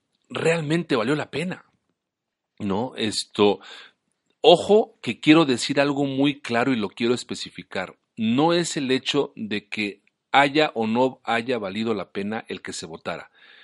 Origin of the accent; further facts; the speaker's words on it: Mexico; Al final todos somos mexicanos, al final todos aspiramos a un México mejor